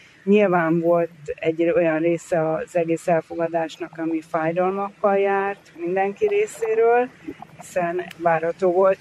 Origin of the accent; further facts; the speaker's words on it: Budapest, Hungary; also born or lived in London; én Budapesten nőttem föl, utána Londonban éltem, mind a kettő főváros, nagyváros.